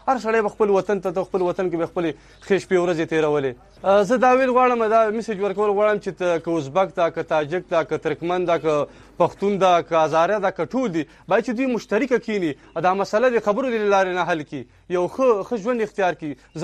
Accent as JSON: {"language": "Pashto", "region": "Baghlan", "country": "Afghanistan", "said": "زه د بغلان ولایت یم او دلته بیسیکلی زه په جلالا مرکزی کیم کې اوسېږم."}